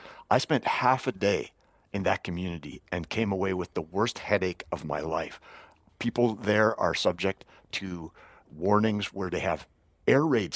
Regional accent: Canada; I'm from Canada

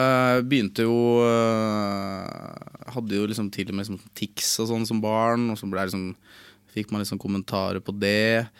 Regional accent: Lillestrøm, Akershus, Norway; jeg er jo fra Lillestrøm, jeg er fra gatene

